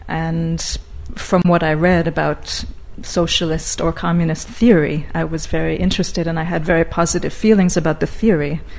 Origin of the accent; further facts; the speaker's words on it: New York, United States; now in Budapest, Hungary; Since 1990. I came from New York originally.